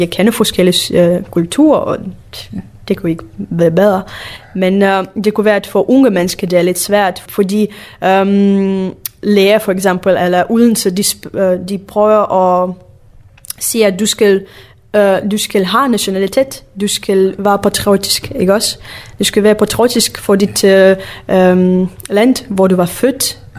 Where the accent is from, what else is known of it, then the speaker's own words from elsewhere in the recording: Lithuania; Danish is a second language; now in Denmark; vores landsby var meget sådan, russisk kultur orienteret.